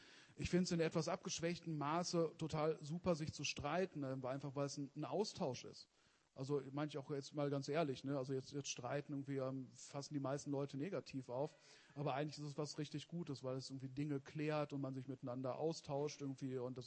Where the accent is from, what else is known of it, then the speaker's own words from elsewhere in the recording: Wetter, Germany; ungefähr 20 Jahren vielleicht, in Wetter, wo ich herkomme, auch mal sowas wie eine kleine Erweckung